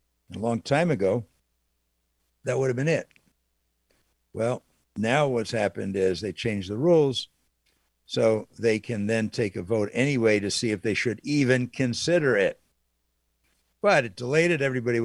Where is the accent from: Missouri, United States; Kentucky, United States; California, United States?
Missouri, United States; in Missouri, the show me state, I'm from Missouri, it's a great state